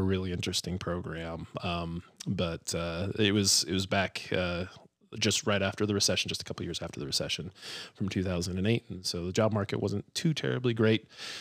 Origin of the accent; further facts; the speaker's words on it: Phoenix, Arizona, United States; But growing up in Phoenix, we would have these pool parties and they would always have to be at midnight because it's just too hot.